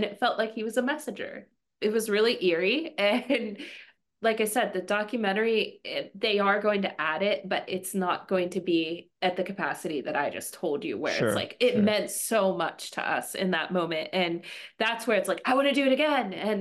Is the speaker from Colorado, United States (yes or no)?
no; Pennsylvania, United States; And I am from Western Pennsylvania.